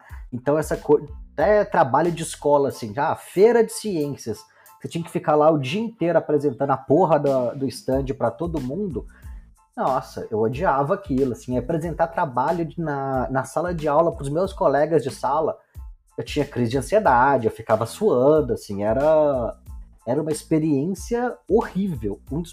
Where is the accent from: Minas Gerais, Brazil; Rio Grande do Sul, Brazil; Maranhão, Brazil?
Minas Gerais, Brazil; Eu sou do interior de Minas, na região do Vale do Aço ali, então tem duas siderúrgicas grandes na cidade